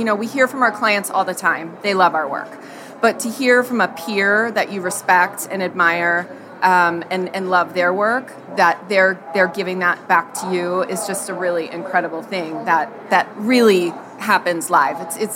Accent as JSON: {"language": "English", "town": "Annapolis", "region": "Maryland", "country": "United States", "said": "So I'm from Annapolis, Maryland"}